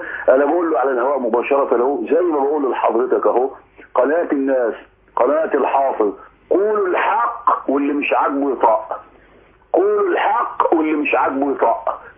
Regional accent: Egypt; إحنا مصريين ومصر حر

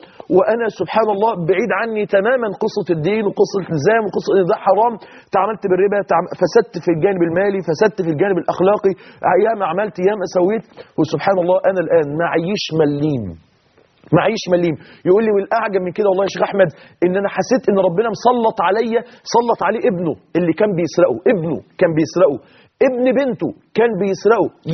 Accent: Mansoura, Dakahlia, Egypt; من اكبر تجار الخردة مثلا عندنا في المنصورة

